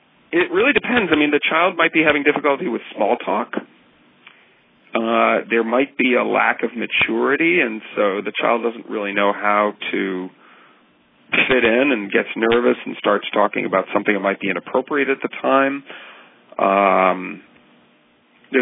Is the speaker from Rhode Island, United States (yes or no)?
yes; Providence, Rhode Island, United States; And I grew up in Providence, Rhode Island, back at the time when Providence, Rhode Island was really just a mob-run, economically devastated dump.